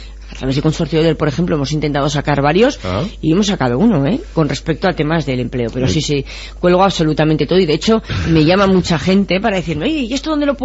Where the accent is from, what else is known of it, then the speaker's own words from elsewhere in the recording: Navarre, Spain; Creo que somos navarros, ante todo